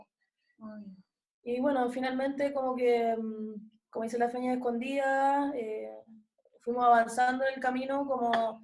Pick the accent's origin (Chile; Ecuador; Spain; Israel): Chile; Iquique, Tarapacá; moved away as an adult; now in Santiago, Chile; Mi familia es de Iquique, yo me vine a estudiar de Iquique a Santiago.